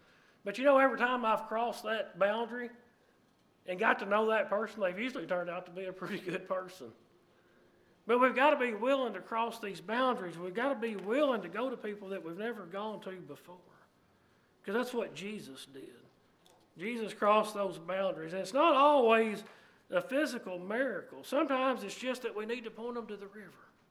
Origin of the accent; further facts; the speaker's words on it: United States; You know how many times in my life growing up in Marshall County, because I've told y'all before, we had a bunch of churches there of Christ